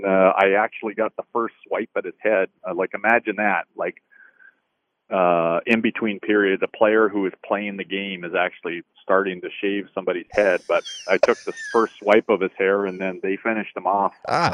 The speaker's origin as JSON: {"language": "English", "town": "Peterborough", "region": "Ontario", "country": "Canada", "tie": "born or raised there", "said": "I was lucky enough to be drafted by my hometown, the Peterborough Petes."}